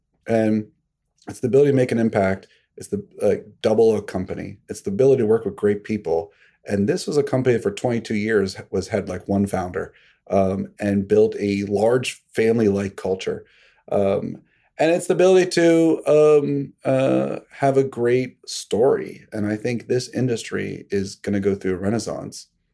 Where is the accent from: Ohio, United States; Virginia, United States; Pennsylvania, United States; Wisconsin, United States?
Pennsylvania, United States; Pittsburgh; I grew up in Pittsburgh, and I started collecting baseball cards, but I had no income.